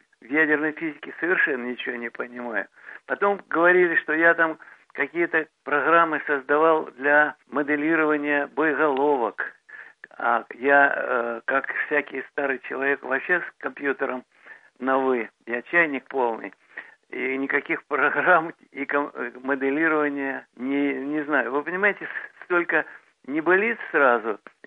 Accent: Russia; born there; я родился в России, там получил образование и работал. Так что я русско-украинский или украинско-русский

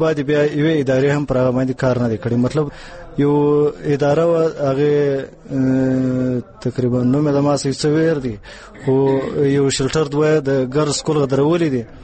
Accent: Ziarat, Balochistan, Pakistan; د زیارت کلی امدانو سره تعلق لرم دا تقریبا د کوټ څخه 80 کیلومتر دی زموږ کلی د زیارت او د کوټ د مین روډ ز تقریبا 5 کیلومتر باندې پروت دی

